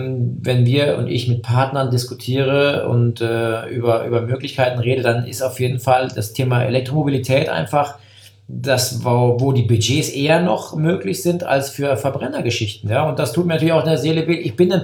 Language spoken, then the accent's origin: German; Rhineland-Palatinate, Germany; Ja, also ist ja auch meine Heimat, in Anführungszeichen. Ich komme ja aus der Gegend von Koblenz. Bin jetzt kein Eifler Jung, aber da bin ich groß geworden